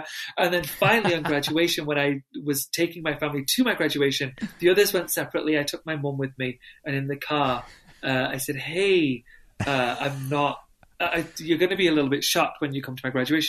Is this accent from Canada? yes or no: no; Doncaster, Yorkshire and the Humber, United Kingdom; I'm from South Yorkshire, a place called Doncaster.